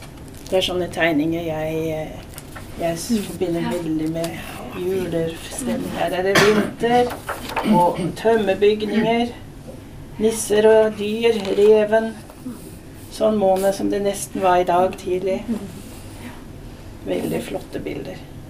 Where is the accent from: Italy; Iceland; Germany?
Germany; Northern Germany; Norwegian is a second language; now in Norway; så er jeg opprinnelig tysk. Jeg vokste opp i Nord-Tyskland på landsbygda, på en sånn liten dorf på landet.